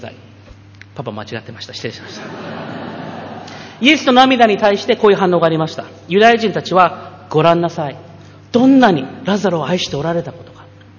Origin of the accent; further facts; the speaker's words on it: United States; Japanese is a second language; now in Japan; 私はアメリカで育ちながら強烈にこれが教育されました。